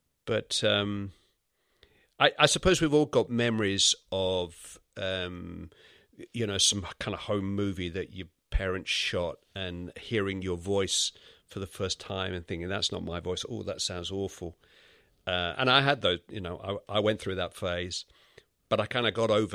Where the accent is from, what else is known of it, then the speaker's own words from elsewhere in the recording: Manchester, North West England, United Kingdom; I was brought up in the Manchester area.